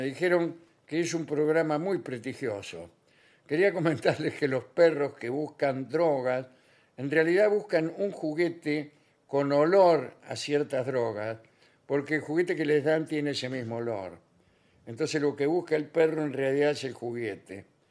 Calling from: Junín, Buenos Aires Province, Argentina

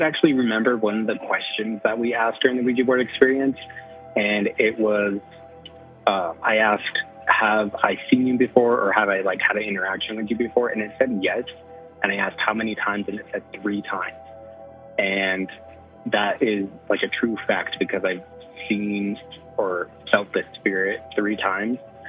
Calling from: Wyoming, United States; from Wyoming.

